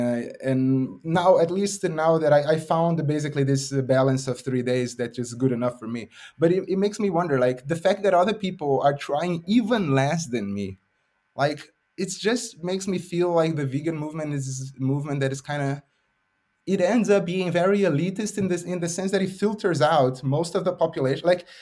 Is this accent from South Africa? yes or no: no; Brazil; I mean, I'm from Brazil and I was eating meat all the time.